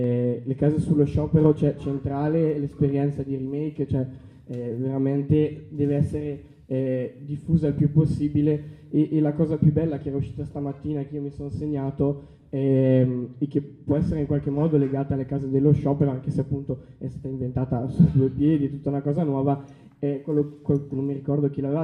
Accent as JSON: {"language": "Italian", "town": "Bergamo", "region": "Lombardy", "country": "Italy", "said": "Poi in realtà oggi sono qua perché sono di Bergamo"}